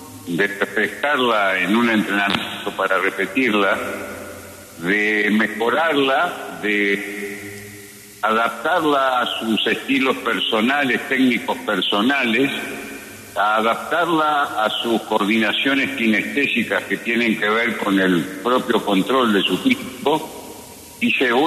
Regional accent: Uruguay; soy uruguayo descendiente de armenios, de verdad

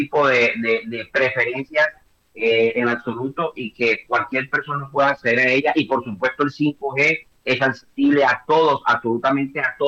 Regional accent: Caribbean Region, Colombia; nosotros como costeños que somos imaginativos, creativos, macondianos, orgullosamente

